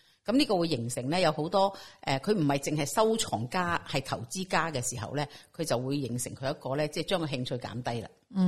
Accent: Hong Kong; 我哋香港人嚟噶嘛

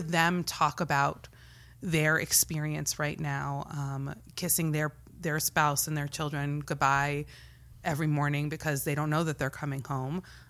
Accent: Cincinnati, Ohio, United States; I grew up in Cincinnati, Ohio, which is a very racially diverse

